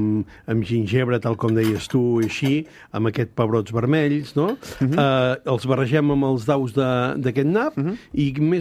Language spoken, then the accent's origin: Catalan; Catalonia, Spain; jo que sóc de la Garrotxa